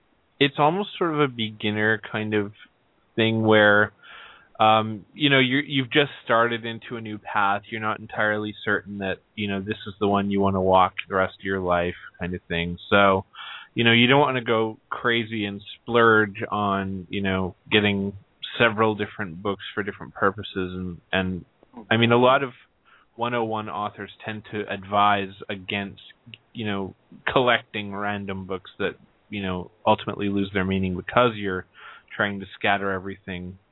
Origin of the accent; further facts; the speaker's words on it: Canada; in Canada, by the way, folks, I'm Canadian